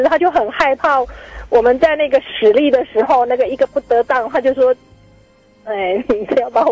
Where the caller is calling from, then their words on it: Taichung, Taiwan; 我是台中的